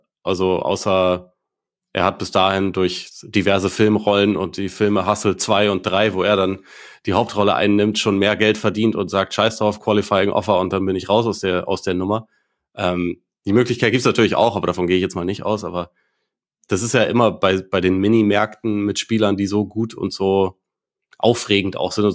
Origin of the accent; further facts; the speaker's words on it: Bavaria, Germany; Ja, als Franke.